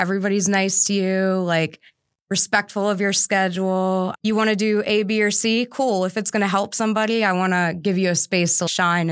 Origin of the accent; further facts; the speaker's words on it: Maryland, United States; also born or lived in Delaware; I actually grew up in Maryland, but a lot of my adult life and entrepreneur life was had in Delaware.